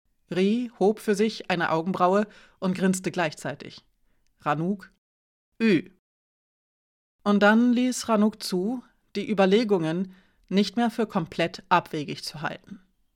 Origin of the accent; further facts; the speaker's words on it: Nuremberg, Bavaria, Germany; ich bin in Nürnberg geboren und habe da bis zum Studium gelebt.